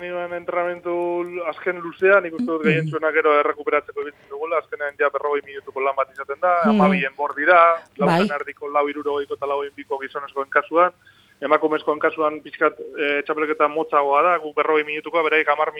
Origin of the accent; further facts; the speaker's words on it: Bilbao, Basque Country, Spain; ni adibidez bilbotarra naiz, eta aizkolari bilbotar bat, unibertsitate ikasketak dituenak